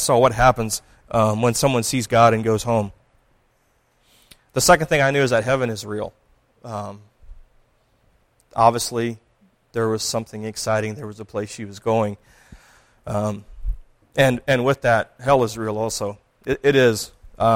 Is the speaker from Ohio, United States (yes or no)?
yes; Plain City, Ohio, United States; So I grew up in Ohio. I was born in Plain City, Ohio.